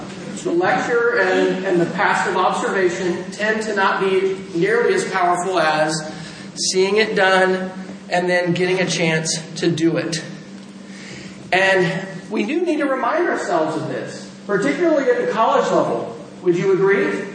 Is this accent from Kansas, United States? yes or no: yes; Kansas, United States; A quick little story, growing up in Kansas and thinking about farming and how does this happen?